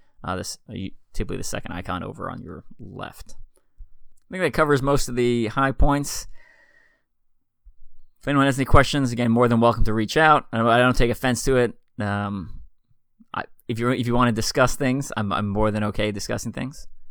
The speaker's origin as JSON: {"language": "English", "town": "Hempstead", "region": "New York", "country": "United States", "tie": "born or raised there", "said": "The church I grew up in St. Paul's in Hempstead, New York, has mosaics like wall to wall."}